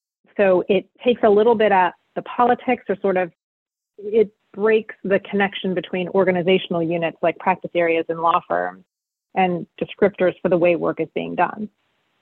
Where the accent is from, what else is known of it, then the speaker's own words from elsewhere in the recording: Florida, United States; moved away as an adult; now in Massachusetts, United States; So I moved to Massachusetts in 2004 from South Florida, and that's where I grew up and went to college.